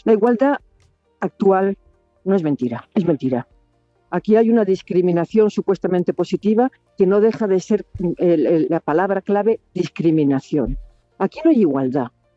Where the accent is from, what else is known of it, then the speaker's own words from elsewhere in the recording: Seville, Andalusia, Spain; Sí, vivía en Heliópolis